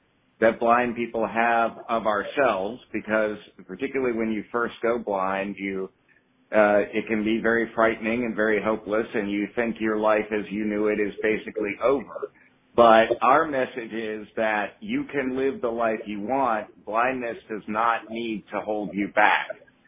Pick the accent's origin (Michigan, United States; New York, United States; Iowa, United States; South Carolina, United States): South Carolina, United States; now in Baltimore, United States; And then over the years, I did various volunteer work for the Federation in my home state of South Carolina.